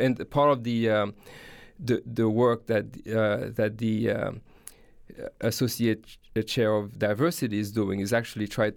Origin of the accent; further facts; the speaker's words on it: Haiti; moved away as an adult; now in United States; I grew up in Haiti and went to elementary and high school there, and then came to the U.S. to go